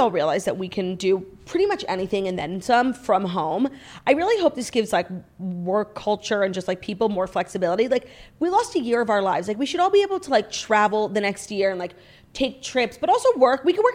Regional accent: New York City, New York, United States; obviously as a New Yorker, I agree

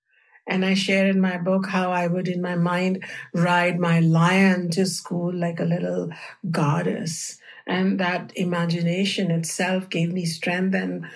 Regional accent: India; in the culture that I grew up in India

